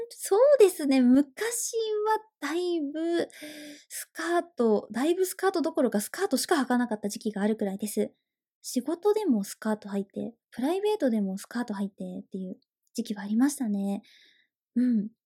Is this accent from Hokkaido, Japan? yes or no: yes; Hokkaido, Japan; moved away; 私北の大地が出身で、その後に関東に移住はしたんですけど、だから、そうだな、北海道弁？